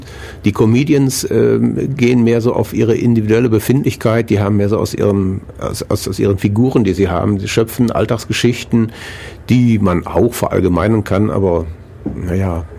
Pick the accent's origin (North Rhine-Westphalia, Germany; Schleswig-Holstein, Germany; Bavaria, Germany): North Rhine-Westphalia, Germany; Essen; Die erste Disco in Essen, wo ich groß geworden bin, die wurde 1964 aufgemacht irgendwie.